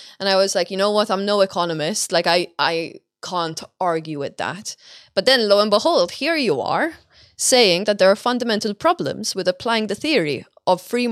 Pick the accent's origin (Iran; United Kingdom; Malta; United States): Malta; I'm from Malta.